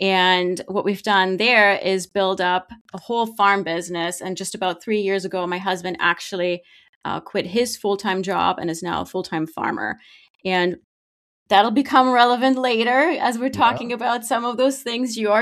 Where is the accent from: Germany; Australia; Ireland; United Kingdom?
Germany; English is a second language; now in United States; I'm originally from Germany, but I've been in the U.S. for a very long time.